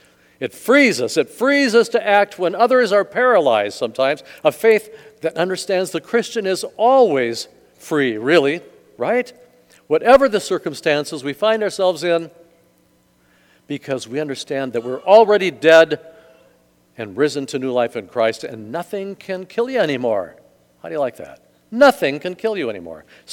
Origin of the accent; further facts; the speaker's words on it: Eau Claire, Wisconsin, United States; my home church in Eau Claire when I was growing up in Wisconsin.